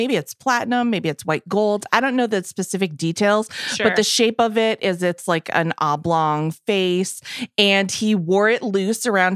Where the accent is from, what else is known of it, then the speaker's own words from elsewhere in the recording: Massachusetts, United States; Yeah, I root for Ben. I feel like, you know, because we're both from Massachusetts